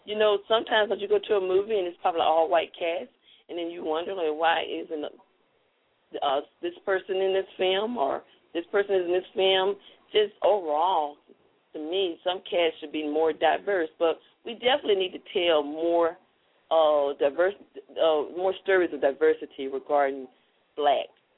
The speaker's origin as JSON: {"language": "English", "town": "Jackson", "region": "Mississippi", "country": "United States", "tie": "born or raised there", "said": "someone who was born and raised in Jackson, Mississippi"}